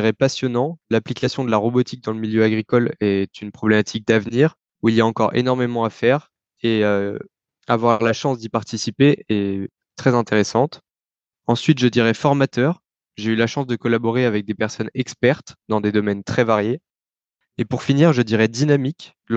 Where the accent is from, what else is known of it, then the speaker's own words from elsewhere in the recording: Beaune, Bourgogne-Franche-Comté, France; je suis originaire de Beaune en Bourgogne.